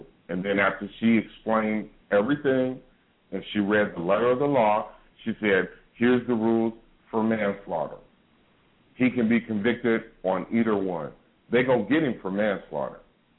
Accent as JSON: {"language": "English", "town": "Oakland", "region": "California", "country": "United States", "said": "I'm from Oakland, California."}